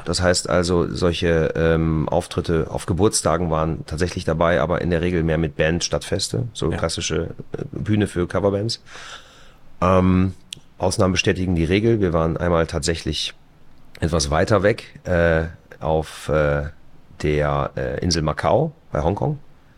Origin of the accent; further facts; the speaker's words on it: Straelen, North Rhine-Westphalia, Germany; Also ich wohne, also meine Heimat liegt in Nordrhein-Westfalen, in der kleinen Stadt Strahlen. Das ist ziemlich genau an der holländischen Grenze bei Venlo. Und ja, bin Landei, ne?